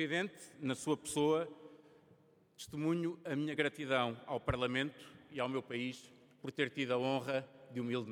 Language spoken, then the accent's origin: Portuguese; São João da Madeira, Aveiro, Portugal; aos eleitores da minha terra, de São João da Madeira